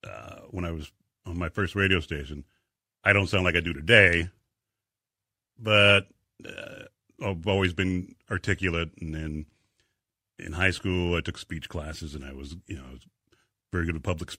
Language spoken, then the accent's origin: English; Inglewood, California, United States; now in Indianapolis, United States; We came here from Inglewood, California in the early 70s. And I love it here.